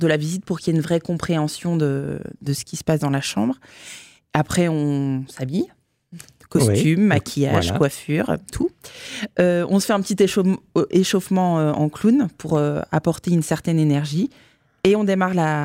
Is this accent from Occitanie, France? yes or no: no; Nancy, Grand Est, France; On vient de Nancy, il n'y a pas ça à Nancy